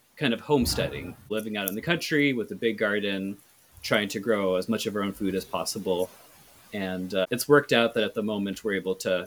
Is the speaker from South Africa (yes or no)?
no; Toronto, Ontario, Canada; I'm born and raised in Toronto.